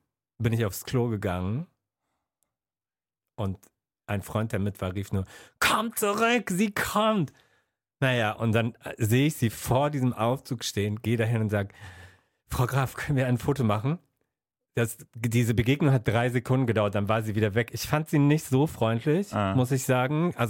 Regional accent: North Rhine-Westphalia, Germany; Es gab ein Tennisturnier in Essen, das war sehr nah von da, wo ich aufgewachsen bin.

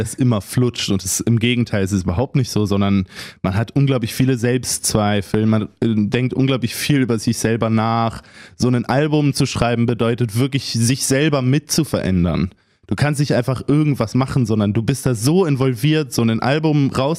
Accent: Berlin, Germany; Ich bin in Berlin aufgewachsen

